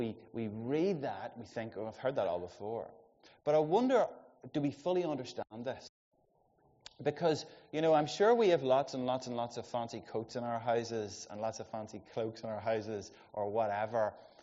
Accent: Ulster, Ireland; Some of you maybe don't know, I grew up in Monaghan

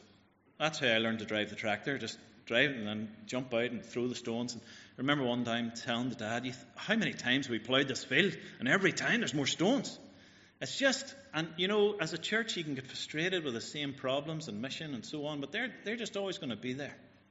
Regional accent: County Donegal, Ireland; I'm from Donegal, if I didn't say that at the start.

